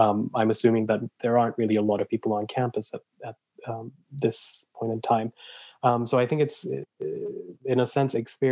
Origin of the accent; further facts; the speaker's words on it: Turkey; moved away as an adult; also born or lived in Switzerland / Germany; now in Canada; I grew up partly in Turkey, but also in Switzerland and Germany. And I immigrated to Canada 12 years ago. So I'm a first generation immigrant and all of my family is in Turkey.